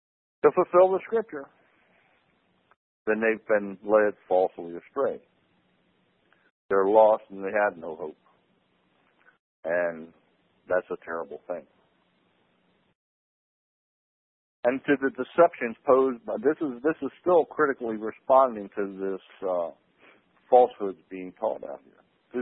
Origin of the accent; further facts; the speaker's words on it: Maryland, United States; born there; But just to give you a little credence here, I was born in Maryland, Maryland